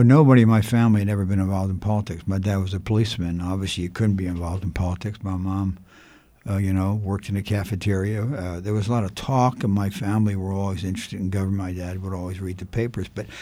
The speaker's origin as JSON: {"language": "English", "town": "Philadelphia", "region": "Pennsylvania", "country": "United States", "tie": "born there", "said": "I was born in Philadelphia. My dad was a Philadelphia policeman, and my mom worked in a cafeteria."}